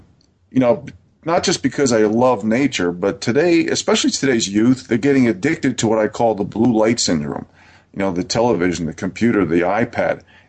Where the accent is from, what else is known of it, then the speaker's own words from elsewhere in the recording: New York, United States; I had a lot of fun growing up in New York, but I've always had a dream, a goal to get back to nature.